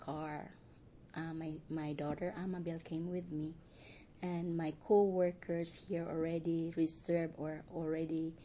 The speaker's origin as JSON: {"language": "English", "country": "Philippines", "second_language": "English", "lives_now": "United States", "said": "asked me if I am from Philippines, you know, or I'm Filipina, and then invited me to go with her to meet other Filipinos"}